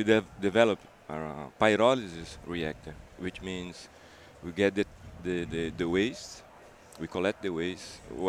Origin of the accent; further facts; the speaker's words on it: Brazil; English is a second language; I'm from Brazil.